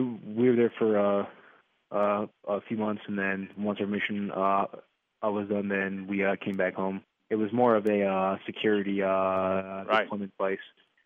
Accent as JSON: {"language": "English", "town": "Wallington", "region": "New Jersey", "country": "United States", "tie": "born or raised there", "said": "New York. I'm from Wallington. It's in Bergen County. It's maybe 20 minutes from Manhattan."}